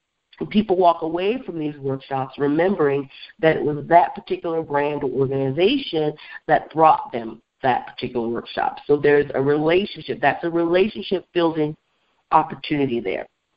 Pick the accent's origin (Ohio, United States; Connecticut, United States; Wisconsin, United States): Wisconsin, United States; Beloit; there's a Culver's restaurant in my hometown of Beloit, Wisconsin